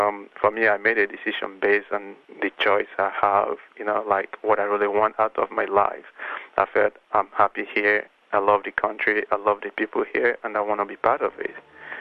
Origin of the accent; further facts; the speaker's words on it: Australia; It doesn't matter if you're, you know, a Nigerian or if I'm Australian.